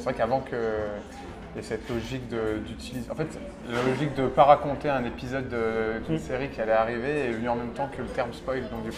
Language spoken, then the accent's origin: French; France; on est français à la base et qu'on vient d'une langue qui est très fournie en granularité de vocabulaire descriptif